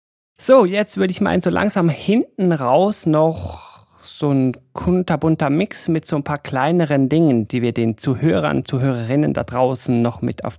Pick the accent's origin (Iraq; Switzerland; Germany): Switzerland; Ich bin Schweizer, mich flasht das nicht so, wenn ich auf dem Berg oben stehe.